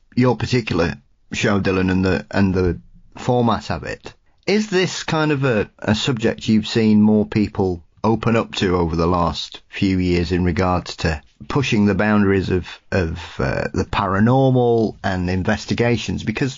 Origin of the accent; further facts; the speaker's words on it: Australia; it's easy to understand as an Australian why people seem to be continually attracted to those particular aspects of Australian ufology?